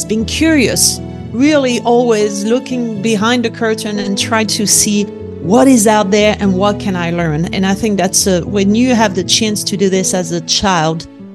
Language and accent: English; Lyon, Auvergne-Rhône-Alpes, France; accent: French; English is a second language; I was born and raised in France, as I'm sure your audience will pick up on my French accent very quickly. Oh. And I had a very easy, happy childhood living in the southeast of France, in Lyon